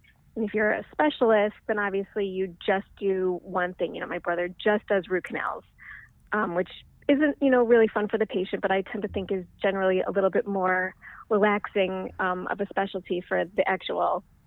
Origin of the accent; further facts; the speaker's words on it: Bloomfield Hills, Michigan, United States; I grew up in Detroit, right outside Detroit, in Bloomfield Hills, Michigan.